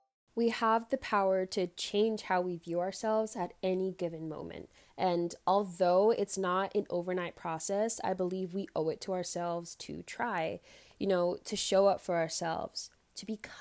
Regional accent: Long Island, New York, United States; I'm the host of Butterfly Effect and I am from Long Island, New York.

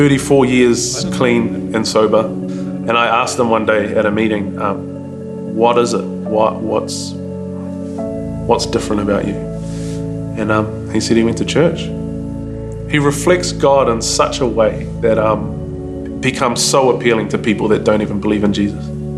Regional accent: Whakatane, Bay of Plenty, New Zealand; I'm from Whakatane.

